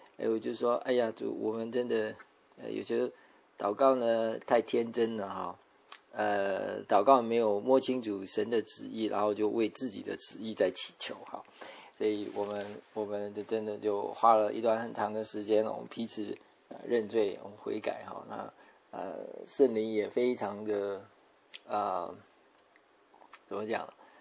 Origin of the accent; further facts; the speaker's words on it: Taiwan; born there; 我台湾出生的嘛，我当然会为台湾祷告嘛